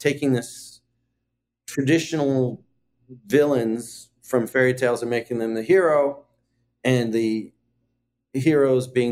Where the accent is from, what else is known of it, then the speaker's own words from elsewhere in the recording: Canada; growing up in Canada next to America